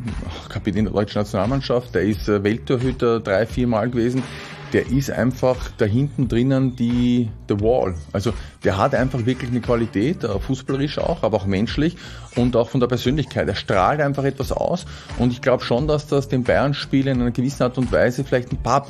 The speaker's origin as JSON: {"language": "German", "country": "Austria", "said": "Trotzdem bin ich Österreicher und ich bin Patriot"}